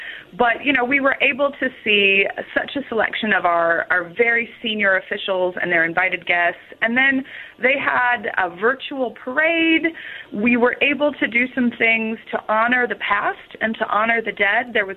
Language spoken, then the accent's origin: English; Illinois, United States; I'm originally from Illinois, outside of Chicago, so the center of the U.S.